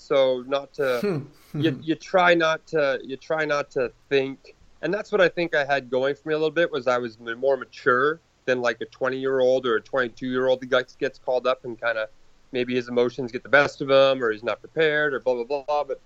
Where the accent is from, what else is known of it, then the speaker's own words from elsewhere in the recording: Canada; I'm Canadian, born and raised.